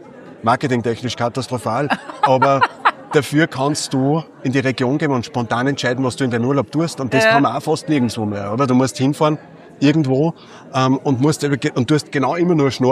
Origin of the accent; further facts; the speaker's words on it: Pechgraben, Upper Austria, Austria; Im Pechgraben, wo ich herkomme